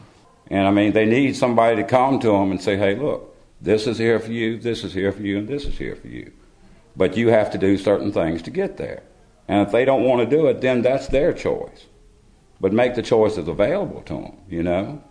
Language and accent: English; Fluvanna County, Virginia, United States; Well, I was born and raised in Flavanna County. I was gone for a lot of years, and then I came back because my only family is here and still in Flavanna.